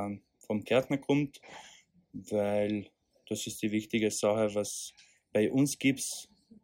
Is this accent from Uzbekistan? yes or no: no; Hungary; German is a second language; now in Germany; Ich komme aus Ungarn, bin ich seit 2 Jahren in Restaurant Einka als Küchenchef.